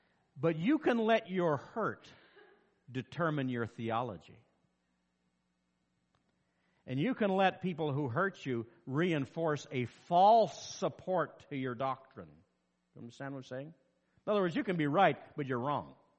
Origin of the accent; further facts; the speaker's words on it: New Brunswick, Canada; moved away; I've been here 22 years since I came from New Brunswick to here.